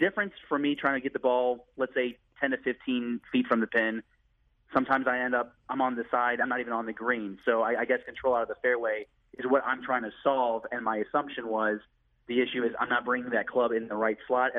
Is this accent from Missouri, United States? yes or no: yes; St. Louis, Missouri, United States; I played high school. I grew up born and raised in St. Louis. I played at Chaminade.